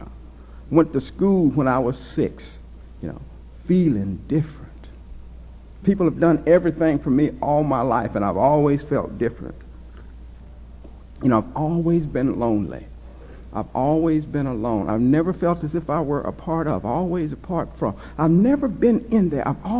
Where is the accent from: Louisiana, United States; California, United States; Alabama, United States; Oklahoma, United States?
Oklahoma, United States; Wagoner; born there; Well, I was born in Wagner, Oklahoma in 1938